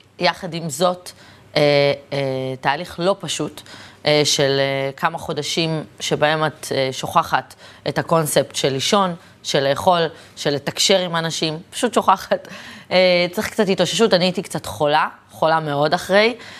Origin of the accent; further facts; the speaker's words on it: Tel Aviv, Tel Aviv District, Israel; היום היא נקראת שכונת נווה שאנן, בתקופתי תחנה המרכזית ישנה, שם נולדתי, גדלתי והתחנכתי